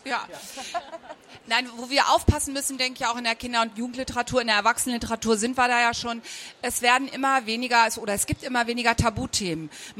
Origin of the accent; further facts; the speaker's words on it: Braunschweig, Lower Saxony, Germany; mehr ist in Braunschweig, wo ich herkomme, dann auch so nicht möglich, weil Eltern das gar nicht haben möchten.